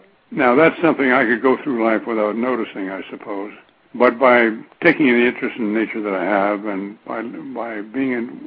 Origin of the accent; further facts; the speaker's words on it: Morristown, New Jersey, United States; And I was born and raised in Morristown, lived there all my life except for these summer periods in Vermont.